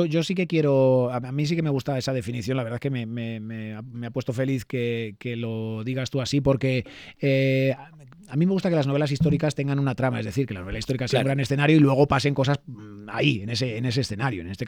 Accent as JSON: {"language": "Spanish", "town": "Dueñas", "region": "Castile and León", "country": "Spain", "tie": "born or raised there", "said": "por Dueñas, que es mi pueblo"}